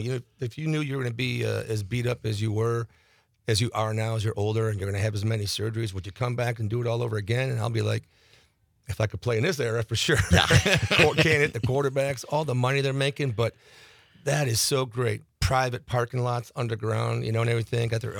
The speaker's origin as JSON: {"language": "English", "town": "Buffalo", "region": "New York", "country": "United States", "tie": "born or raised there", "said": "And then, you know, I grew up in Buffalo, New York."}